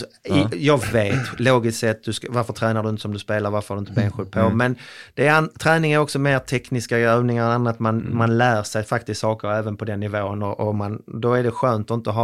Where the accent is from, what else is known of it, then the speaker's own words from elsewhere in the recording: Malmö, Skåne, Sweden; när jag var ung i Malmö